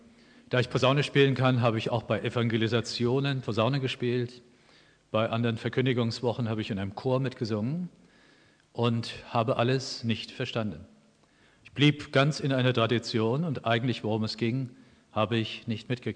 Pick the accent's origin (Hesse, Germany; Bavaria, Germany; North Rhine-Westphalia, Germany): Hesse, Germany; Oberursel; Ich stamme aus Oberursel im Taunus, da gibt es eine riesige Kirche, für mich riesig.